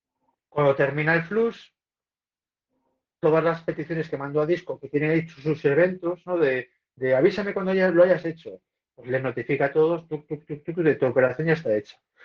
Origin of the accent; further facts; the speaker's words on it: Spain; soy un tío español que no se sabe quién soy y esas cosas